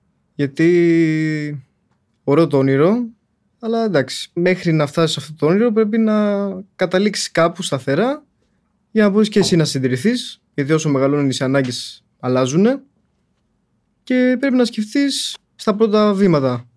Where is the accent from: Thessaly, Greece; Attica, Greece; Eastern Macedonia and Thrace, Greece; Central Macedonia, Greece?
Attica, Greece; Athens; born there; Στην Αθήνα.